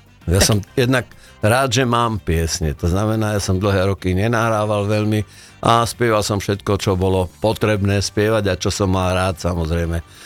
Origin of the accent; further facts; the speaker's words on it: Prešov, Prešov Region, Slovakia; Tak ja som vyrastal v Prešove a obdivoval som takúto hudbu